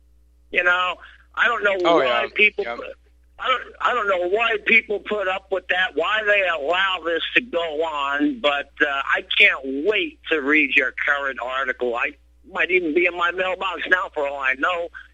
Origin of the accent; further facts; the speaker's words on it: Northeast, United States; moved away as an adult; See, now, I'm originally from the Northeast, but I'm down here close to 15 years, and I proudly fly two Confederate flags